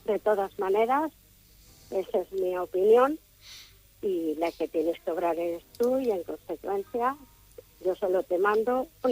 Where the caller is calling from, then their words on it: Zamora, Castile and León, Spain; de Zamora.